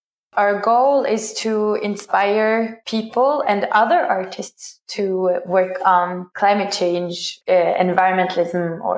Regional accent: Norway; I grew up doing theater in Norway's oldest street theater company, Stella Polaris.

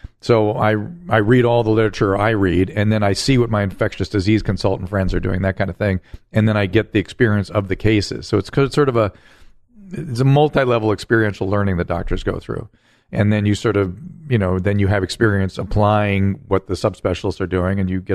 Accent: Pasadena, California, United States; also born or lived in Alhambra; I grew up originally Alhambra and then Pasadena.

